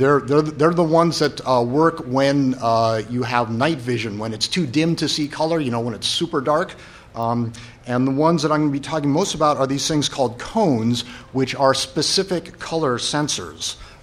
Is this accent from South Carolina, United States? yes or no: no; California, United States; I'm from California.